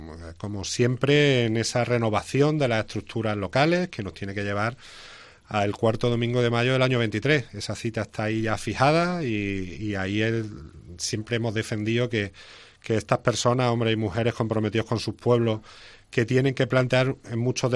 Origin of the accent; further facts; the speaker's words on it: Andalusia, Spain; yo como andaluz